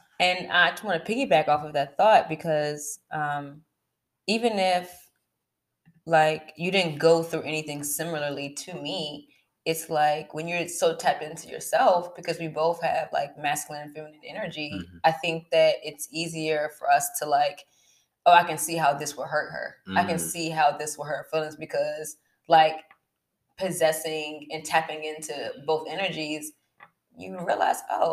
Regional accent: United States; or I'm gonna say America because I'm American.

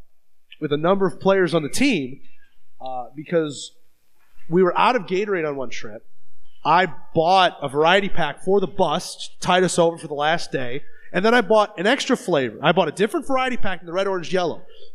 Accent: Midwest, United States; That's why I moved from the Midwest to the South.

